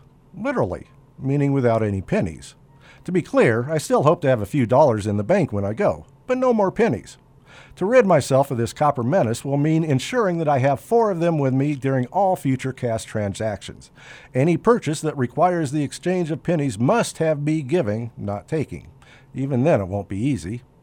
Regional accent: Denver, Colorado, United States; All of this happened in my hometown of Denver, home of the Denver Mint

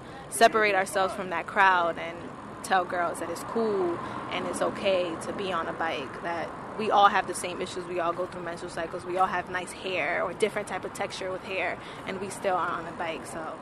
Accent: Newark, New Jersey, United States; I'm from Newark.

